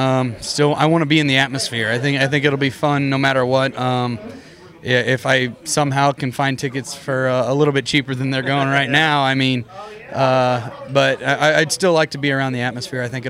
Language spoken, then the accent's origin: English; Illinois, United States; growing up in Southern Illinois, I didn't get to experience the outdoor feel like they do in Canada and other countries around the world.